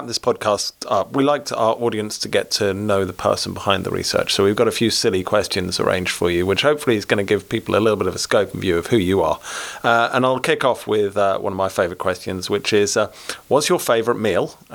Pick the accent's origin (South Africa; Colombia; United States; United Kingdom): United Kingdom; now in Canada; As a British man, I think most Canadians don't know